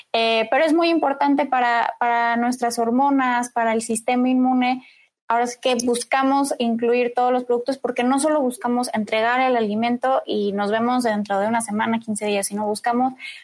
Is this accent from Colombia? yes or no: no; Mexico; nosotros como mexicanos, cuando pedimos ayuda, somos los primeros que estamos ahí.